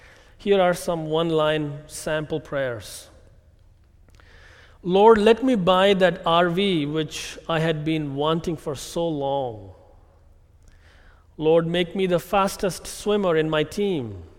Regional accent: India; English is a second language; I'm reminded of my time growing up in India, going to a K-12 Catholic school for 14 years.

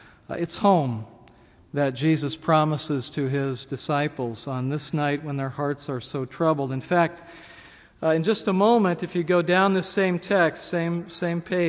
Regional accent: California, United States; And I grew up near San Francisco.

